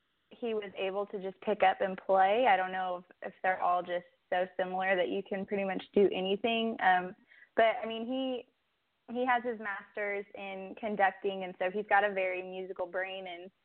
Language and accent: English; California, United States; also born or lived in Nevada / Chicago; now in Memphis, United States; I'm originally from California, Central California, and I've lived in a handful of different states. I lived in Nevada for about 7 years, grew up there. I lived in Chicago for a while.